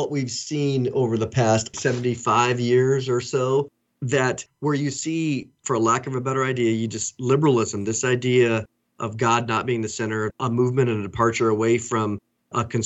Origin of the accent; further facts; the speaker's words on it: Oregon, United States; I grew up in Oregon. It's way different than when I was there as a kid.